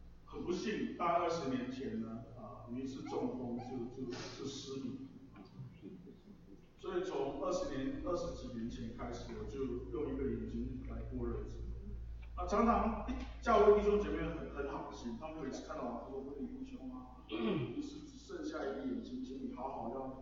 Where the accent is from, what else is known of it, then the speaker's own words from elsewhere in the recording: Singapore; 时候我24岁，大学刚刚毕业，我是新加坡人，我是新加坡华侨